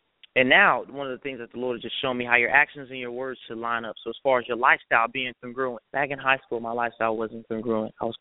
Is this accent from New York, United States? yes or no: no; Clarksville, Tennessee, United States; I'm from Clarksville, Tennessee. I go to school in Lebanon, Tennessee.